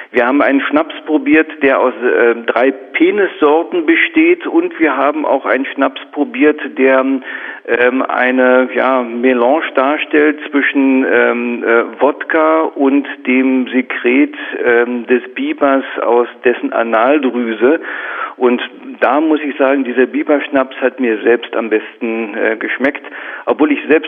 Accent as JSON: {"language": "German", "region": "Berlin", "country": "Germany", "said": "Also als Berliner würde ich mal ein bisschen flapsig sagen"}